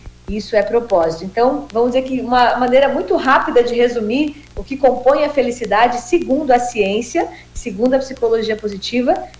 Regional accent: Jaraguá do Sul, Santa Catarina, Brazil; É um nome bem alemão, viu, gente? Sou aqui de Jaraguá do Sul, Santa Catarina.

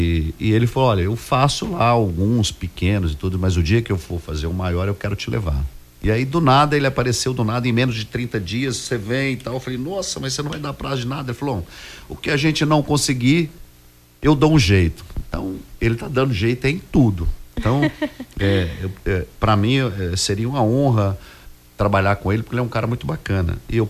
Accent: Uberlândia, Minas Gerais, Brazil; em Uberlândia, Minas Gerais, de onde eu sou, onde eu nasci

